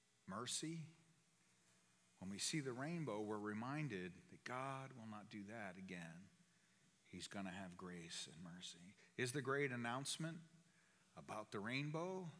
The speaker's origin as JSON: {"language": "English", "region": "New England", "country": "United States", "said": "And when I came from New England and experienced a thunderstorm and a lightning storm, tropical like here, I'd never seen anything like that up north."}